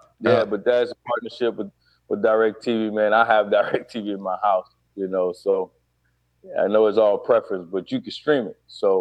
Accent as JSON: {"language": "English", "town": "New Orleans", "region": "Louisiana", "country": "United States", "tie": "born or raised there", "said": "when I grew up in New Orleans, and he was right there with me."}